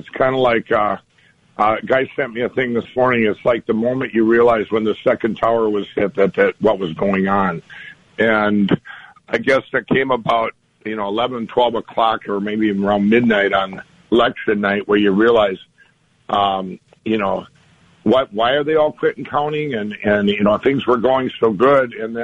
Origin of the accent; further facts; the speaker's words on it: Minnesota, United States; look at my home state of Minnesota